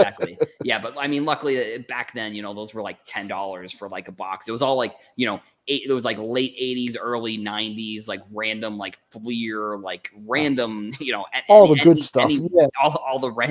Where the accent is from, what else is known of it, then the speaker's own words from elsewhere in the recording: Massachusetts, United States; I remember, so I grew up on Cape Cod, and there used to be like a flea market.